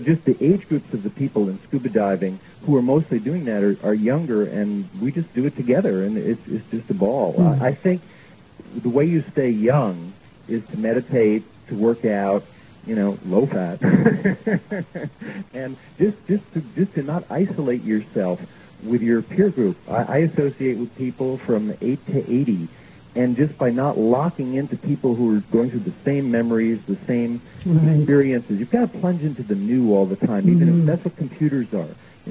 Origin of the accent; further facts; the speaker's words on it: San Diego, California, United States; born there; also born or lived in Malibu / Marin; I was born in San Diego, and I've spent most of my life in California and in Malibu and Marin, so I'm sure I'll be out that way.